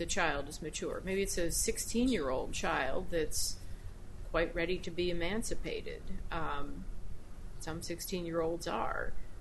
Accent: Texas, United States; As a Texan, I can't even bear to think of that.

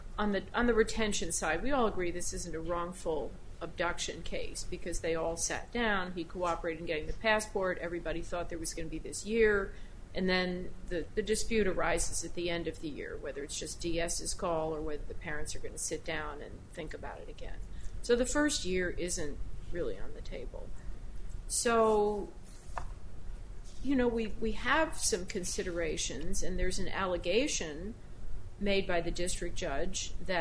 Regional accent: Texas, United States; As a Texan, I can't even bear to think of that.

